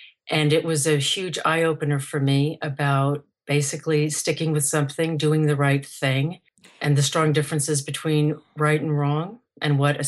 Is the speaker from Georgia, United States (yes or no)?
yes; Atlanta, Georgia, United States; My mother and I moved to Georgia in the early 70s, and I went to high school there. And I loved growing up in Atlanta. I lived in Little Five Points